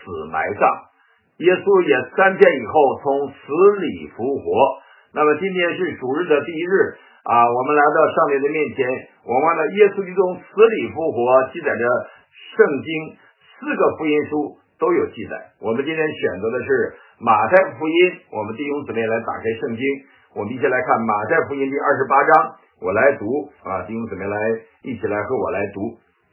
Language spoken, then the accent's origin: Chinese; China; now in United States; 所以呢，美国人也不戴口罩啊，我们中国人戴了口罩。